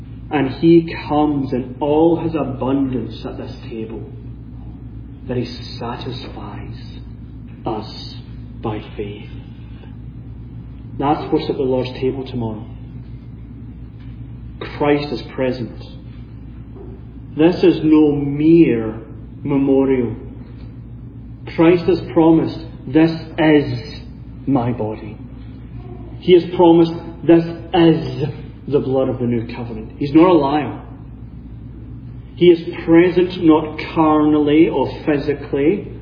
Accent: United Kingdom; I'm British, of course, and I have a queen, Her Majesty Queen Elizabeth.

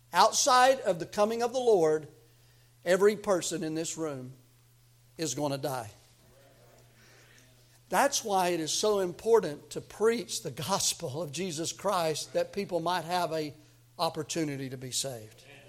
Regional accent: Tennessee, United States; now in Missouri, United States; I'm from Tennessee. I'm Tennessee born. I'm Tennessee bred. When I die, I'll be Tennessee dead. But, you know, I love Missouri. I live in Missouri.

